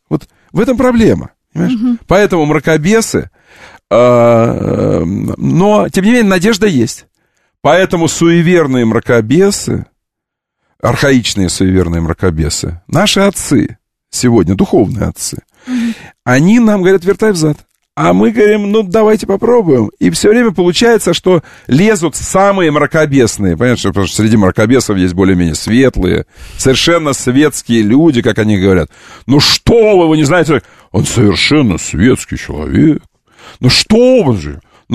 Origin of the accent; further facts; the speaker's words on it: Kerch, Crimea, Ukraine; born there; Ну, хорошо, я родился в Керчи, это правда.